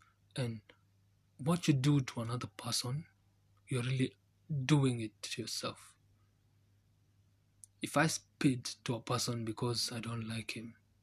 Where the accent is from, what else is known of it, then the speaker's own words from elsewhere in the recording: Kenya; first language Kikuyu; English is a second language; And in my mother tongue, I would really like to quote it. It's in Kikuyu.